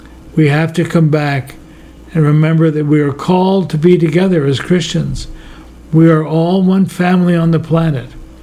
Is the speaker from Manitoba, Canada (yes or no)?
no; Quebec, Canada; When I was a kid growing up in Quebec